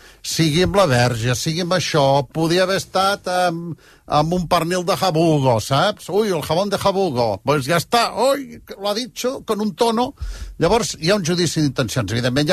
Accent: Catalonia, Spain; accent: Catalan; Com que jo tinc molt accent, quan parlo en castellano, tengo bastante acento

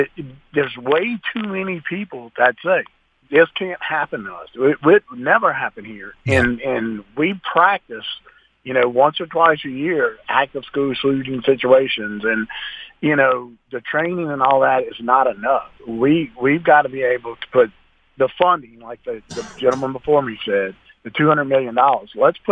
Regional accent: Louisiana, United States; I'm a conservative from Louisiana, but this is not about politics, man.

